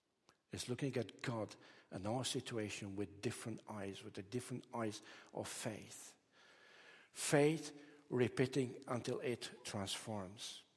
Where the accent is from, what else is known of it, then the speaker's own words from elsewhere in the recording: Romania; I grew up in Romania.